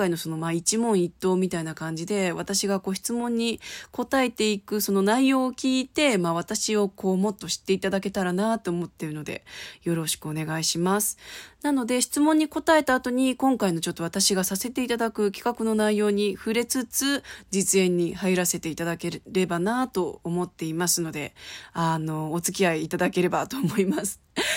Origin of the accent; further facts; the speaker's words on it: Kansai, Japan; あとは関西人なんで